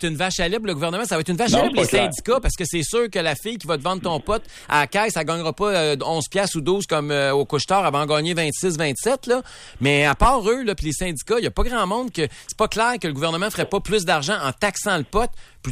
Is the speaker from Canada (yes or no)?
yes; Quebec, Canada; moi, en tant que Québécois